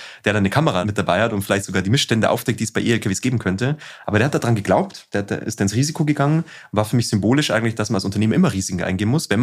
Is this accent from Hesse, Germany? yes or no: no; Bavaria, Germany; ich komme ja aus Südosten von Bayern